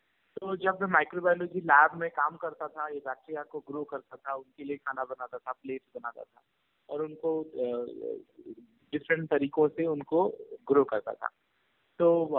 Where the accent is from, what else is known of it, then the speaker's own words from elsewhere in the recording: Odisha, India; now in Puttaparthi, India; मैं ओरिजिनली उड़ीसा का रहने वाला हूँ, लेकिन पिछले 13 साल से मैं Shri Sathya Sai institute of higher learning में हूँ, जो कि आंध्र प्रदेश में है, पुट्टपर्ती शहर में।